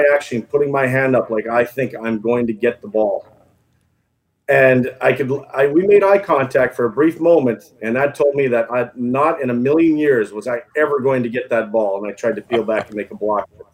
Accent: Saskatchewan, Canada; I mean, I grew up in Saskatchewan, small town Saskatchewan.

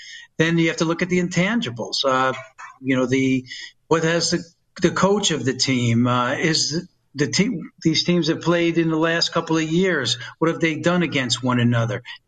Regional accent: Poughkeepsie, New York, United States; now in Las Vegas, United States; I'm a New Yorker. I've lived in Las Vegas since 1979. I'm from a town that's north of New York City called Poughkeepsie, New York.

